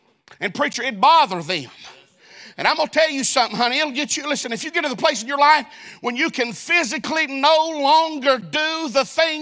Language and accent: English; Alabama, United States; I know we done looked at verse 3, but I'm from Alabama and I'm not good at math.